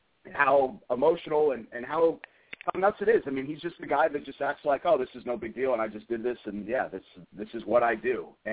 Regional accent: Connecticut, United States; You know, from growing up in Southern Connecticut, I'm a big fan of Philadelphia.

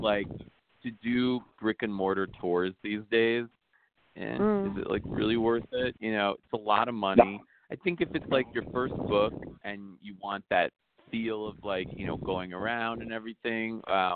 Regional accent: New York, United States; It's true. I mean, I'm from New York, you know, but it really helps to live there in a lot of ways.

